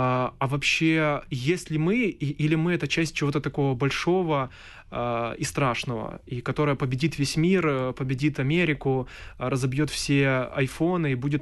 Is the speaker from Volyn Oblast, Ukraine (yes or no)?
no; Chernihiv, Chernihiv Oblast, Ukraine; born there; хотя родился на Восточной Украине. Ну, Чернигово — это, ну, пусть северо-восточное, но все же это левый берег Днепра.